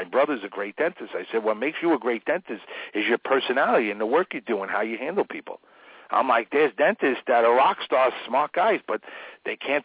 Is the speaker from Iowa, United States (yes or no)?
no; Queens, New York, United States; I had the one restaurant in Bayside. I grew up in Flushing, Queens.